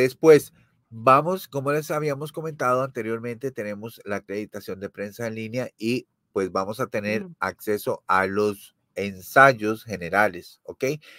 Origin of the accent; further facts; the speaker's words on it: Costa Rica; No, yo soy de Costa Rica